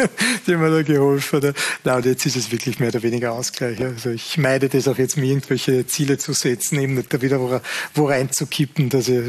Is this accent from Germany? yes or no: no; Salzburg, Austria; Und man hat natürlich als Salzburger immer Kontakt zu Red Bull gehabt.